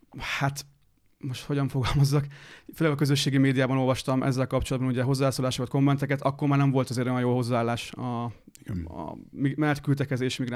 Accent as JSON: {"language": "Hungarian", "town": "Győr", "region": "Győr-Moson-Sopron", "country": "Hungary", "tie": "born or raised there", "also_born_or_lived": "Budapest", "said": "Így van, és Győrben nőttem fel."}